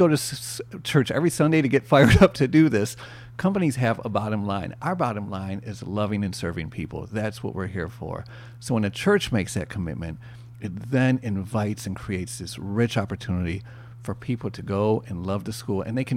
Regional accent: Detroit, Michigan, United States; And growing up in Detroit, my wife and I always joke, the only thing we have in common between our cultures is our African-American upbringing in Detroit.

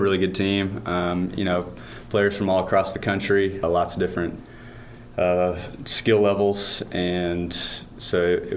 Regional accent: Ankeny, Iowa, United States; Ankeny, Iowa.

